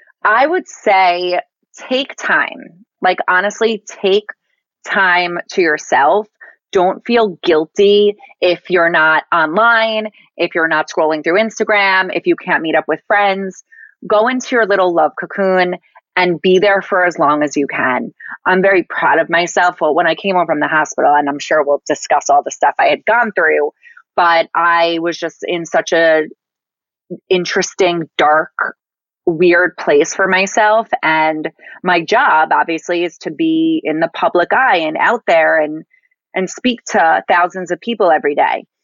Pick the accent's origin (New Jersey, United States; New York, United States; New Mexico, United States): New York, United States; Roslyn; I grew up in Roslyn, New York. It's a suburb outside of the city. And my family moved to Brookville about 18, 19 years ago.